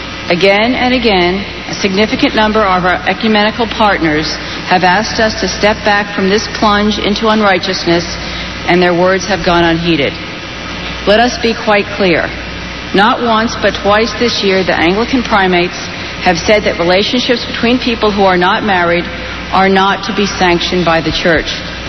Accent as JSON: {"language": "English", "region": "New Hampshire", "country": "United States", "said": "I'm from New Hampshire."}